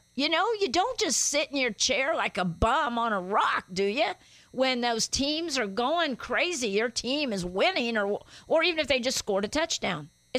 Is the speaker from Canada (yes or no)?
no; Guatemala; now in United States; I grew up in Central America as a missionary's kid, and we played baseball. And on my shortwave radio, I could get some games from San Francisco and the L.A. area in Guatemala.